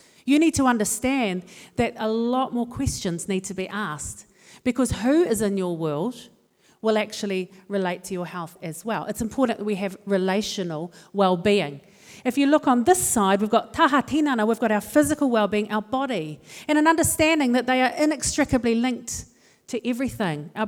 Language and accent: English; Auckland, New Zealand; No, I'm from West Auckland. I moved into a place called Massey.